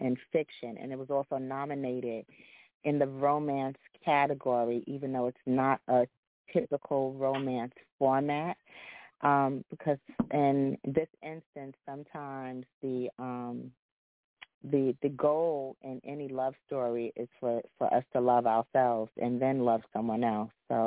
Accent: Bronx, New York, United States; because I grew up in Millbrook Houses and Mitchell Houses, and that was in the 70s in the Bronx.

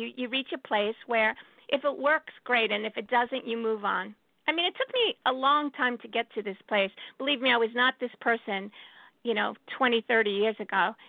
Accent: New York City, New York, United States; And the most exciting thing for me personally as a New Yorker

